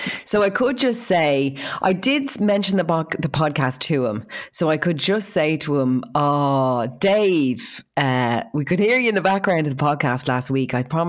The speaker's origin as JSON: {"language": "English", "town": "Dublin", "region": "Leinster", "country": "Ireland", "said": "So I said, oh, I'm from Dublin."}